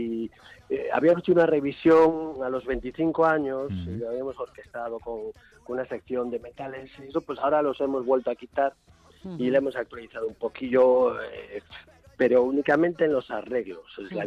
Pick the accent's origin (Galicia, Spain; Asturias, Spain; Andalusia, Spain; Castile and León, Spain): Galicia, Spain; Vigo; now in Madrid, Spain; yo soy de Vigo, soy aquí gallego, soy de costa toda mi vida.